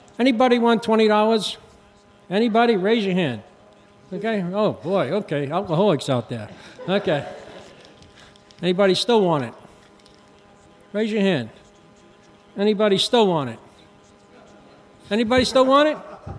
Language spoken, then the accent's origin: English; New York City, New York, United States; I grew up in New York City and joined a bunch of gangs when I was a kid.